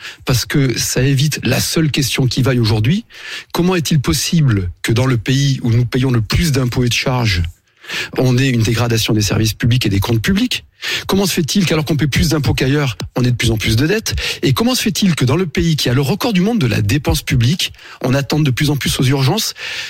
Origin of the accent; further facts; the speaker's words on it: France; parce que en tant que Français, c'est ce qui me préoccupe